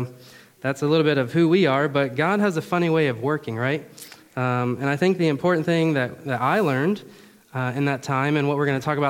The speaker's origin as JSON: {"language": "English", "region": "Florida", "country": "United States", "moved": "yes", "lives_now": "Germany", "said": "we're from America, we're from Florida. So Florida's a little bit different than Germany, but days like this are real nice, right? But yeah, we've been in a lot of places."}